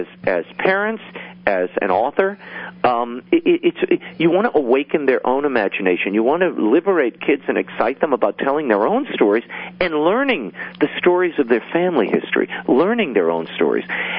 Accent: New Orleans, Louisiana, United States; I grew up in New Orleans, and I went to school with the Christian Brothers in City Park.

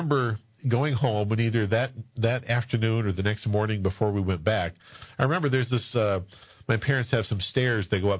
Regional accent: Paw Paw, Michigan, United States; I was raised in Paw, Michigan, little town just to the west of Kalamazoo.

